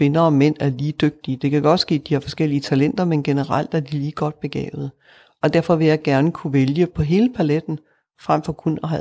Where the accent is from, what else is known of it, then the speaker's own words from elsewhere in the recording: North Denmark Region, Denmark; now in Bramming, Denmark; Jeg kommer fra Bramming. Jeg er født og opvokset i Nordjylland. Jeg har læst i Aarhus. Boet lidt i København. Nu bor jeg i en vestjysk by, der hedder Bramming.